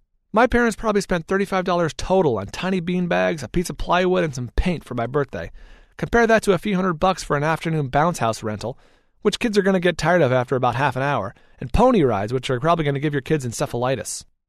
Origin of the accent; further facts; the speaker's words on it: San Bruno, California, United States; I spent the first 9 years of my life in San Bruno, California, also about 15 minutes south of San Francisco. Growing up in San Bruno was like growing up in Manchester, England, with slightly better food. It was constantly cold and foggy.